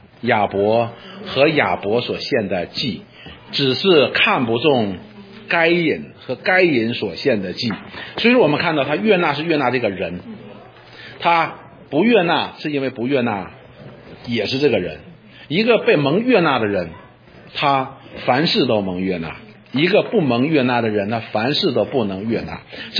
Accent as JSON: {"language": "Chinese", "country": "China", "said": "我们中国人叫什么来着"}